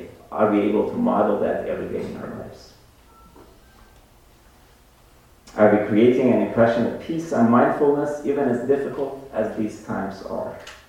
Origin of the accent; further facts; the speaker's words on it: Iran; moved away as an adult; now in United States; I grew up in Iran, and I came here to study as a student almost 4 years ago.